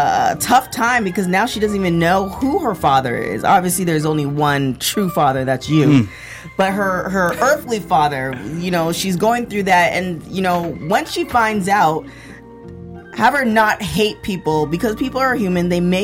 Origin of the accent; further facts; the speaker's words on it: Canada; I'm Canadian.